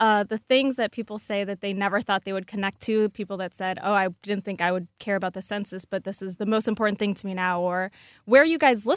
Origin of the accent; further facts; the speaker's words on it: Rockford, Illinois, United States; So I am originally from Rockford, Illinois, which is why I'm a diehard Bears fan, thanks to my dad.